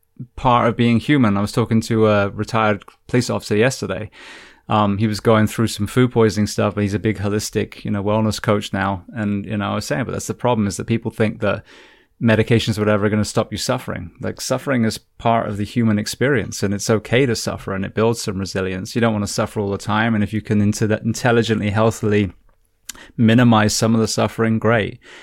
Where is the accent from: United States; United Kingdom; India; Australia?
United Kingdom; England; I'm from England. I'm from a cold, wet, you know, little island in the middle of the Atlantic.